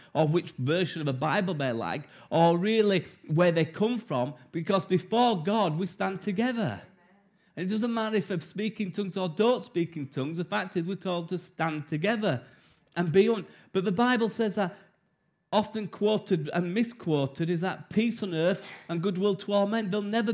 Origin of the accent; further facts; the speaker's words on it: Wakefield, Yorkshire and the Humber, United Kingdom; moved away; also born or lived in Huddersfield; I come from Wakefield originally. And I moved to Huddersfield.